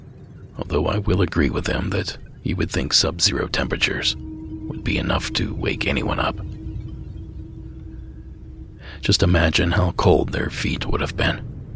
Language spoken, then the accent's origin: English; Ohio, United States; I grew up in Ohio, and I know how cold it can get there.